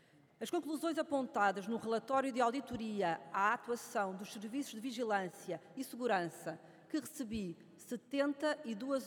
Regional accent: Portugal; Como portuguesa e como deputada que fui, eleita por Coimbra

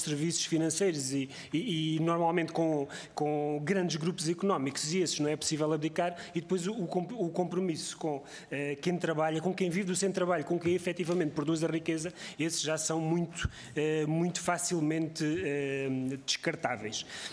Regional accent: Portugal

